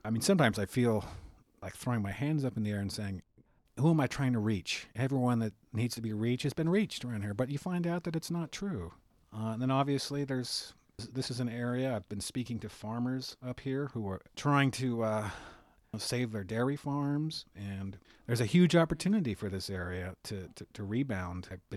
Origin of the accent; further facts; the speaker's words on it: Topanga Canyon, California, United States; Well, this is where it comes out that I'm not really much of a native. I grew up in California.